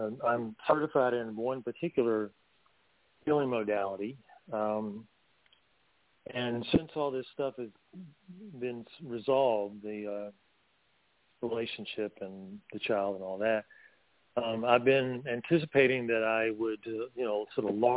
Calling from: North Carolina, United States; I'm calling from the Blue Ridge Mountains of North Carolina. How y'all doing?

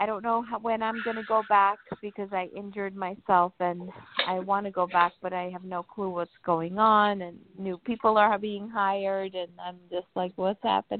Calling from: New Jersey, United States; Yes, I'm calling from New Jersey.

